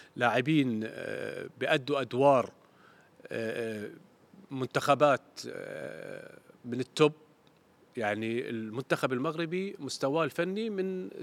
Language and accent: Arabic; Jordan; يعني الكابتن حسام درب عندنا بالأردن